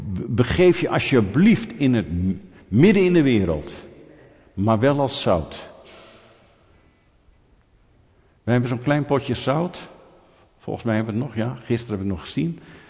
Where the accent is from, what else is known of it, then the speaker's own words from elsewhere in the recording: Netherlands; En ik ben een Nederlander.